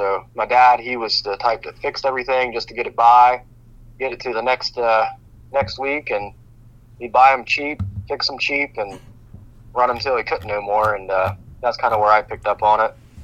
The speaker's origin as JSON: {"language": "English", "town": "Columbus", "region": "Ohio", "country": "United States", "tie": "born or raised there", "said": "I am from Columbus, Ohio. It's where I grew up, born and raised, and that's where I still currently reside."}